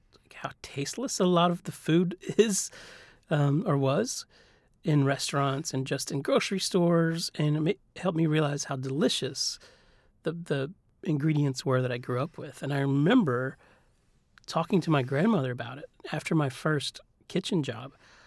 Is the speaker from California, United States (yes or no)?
no; Virginia, United States; And so I was born and raised in Virginia, but the food that I was cooking and eating in Richmond, Virginia was nothing like the food I grew up with.